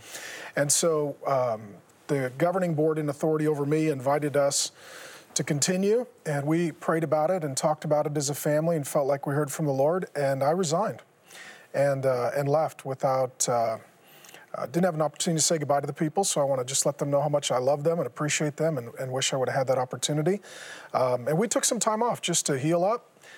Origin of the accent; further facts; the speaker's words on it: Seattle, Washington, United States; Yeah, so I grew up in Seattle. My dad was a union drywaller, oldest of five kids, didn't know Jesus.